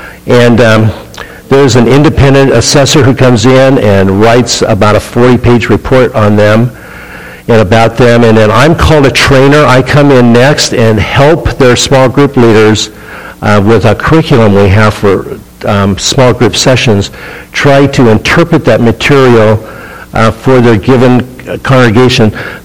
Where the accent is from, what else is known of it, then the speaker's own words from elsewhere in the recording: California, United States; Number two, I'm from California. I'm not dressed to go to Baltimore in January.